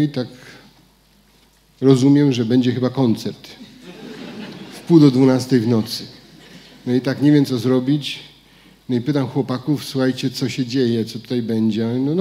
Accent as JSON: {"language": "Polish", "region": "Greater Poland Voivodeship", "country": "Poland", "said": "Jestem prostym chłopakiem z Wielkopolski. Zwyczajnym, prostym księdzem"}